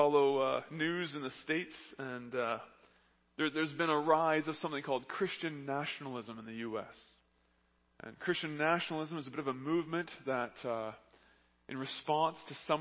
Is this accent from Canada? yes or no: yes; Canada; I'm Canadian. Guns aren't wrong, but I'm Canadian.